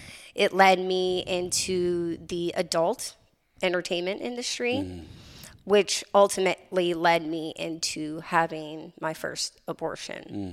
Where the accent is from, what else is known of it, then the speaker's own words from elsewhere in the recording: Wisconsin, United States; moved away; I am originally from Wisconsin, but I've been here for 10 years and loving it.